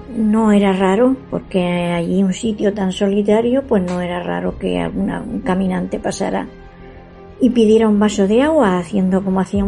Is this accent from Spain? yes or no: yes; Jumilla, Region of Murcia, Spain; Nací y me crié en Jumilla, provincia de Murcia.